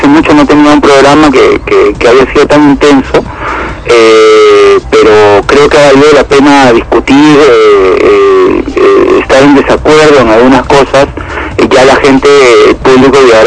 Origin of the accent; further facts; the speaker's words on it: Peru; es unirnos como peruanos